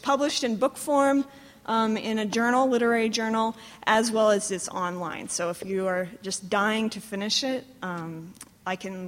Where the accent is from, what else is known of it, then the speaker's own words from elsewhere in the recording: Virginia, United States; I was like, I'm Mennonite, and I'm from Virginia.